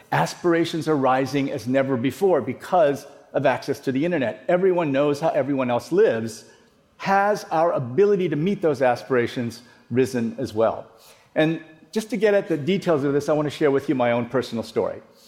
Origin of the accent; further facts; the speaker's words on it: Iowa, United States; And then we ended up moving to Iowa, of all places. We grew up in Iowa. And in Iowa, we went through the whole course. I went to high school. I went to college.